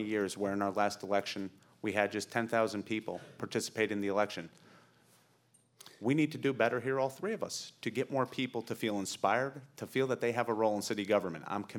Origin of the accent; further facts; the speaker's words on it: Albany, New York, United States; Growing up in Albany, in a Democratic household, my brother and I were told you become a Democrat when you turn 18